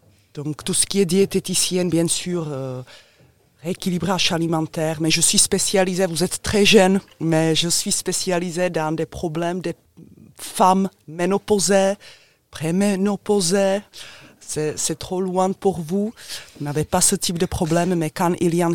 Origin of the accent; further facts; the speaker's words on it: Czechia; French is a second language; moved away as an adult; now in France; Je viens de la République tchèque, j'ai commencé le sport là-bas, j'ai passé mon diplôme en République tchèque. Puis en arrivant en France, comme le sport c'est la langue universelle, je ne parlais pas bien français